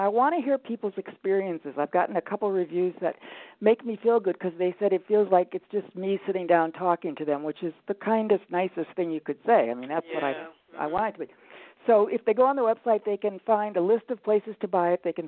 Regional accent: Midwest, United States; also born or lived in California; now in New York, United States; Well, you know, I grew up in the Midwest, which was a total unique experience. Then I went out to California

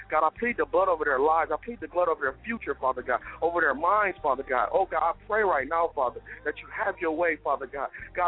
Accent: Detroit, Michigan, United States; As I stand in the city of Detroit right now, my hometown

